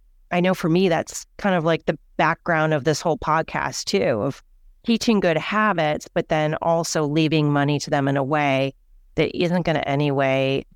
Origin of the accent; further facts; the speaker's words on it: Michigan, United States; I grew up in Michigan and we had an acre garden that we grew 20 different crops on it.